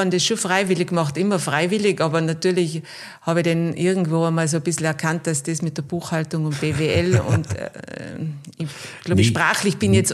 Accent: Schönwies, Tyrol, Austria; Volksschule Schönwies, Hauptschule dann in Sams.

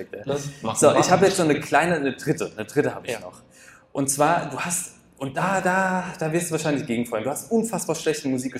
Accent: Hesse, Germany; Wir kommen übrigens aus dem Rheingau.

